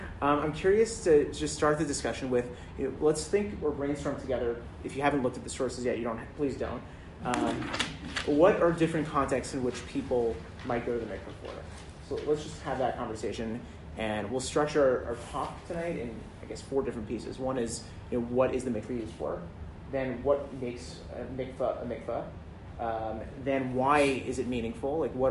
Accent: Montreal, Quebec, Canada; just growing up in Montreal, I kind of became Orthodox by default.

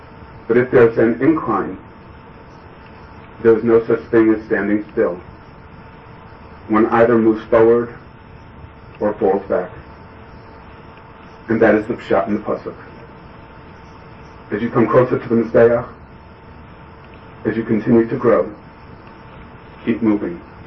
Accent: Far Rockaway, New York, United States; I saw folks there from the White Shul who knew me as a little boy growing up in Far Rockaway.

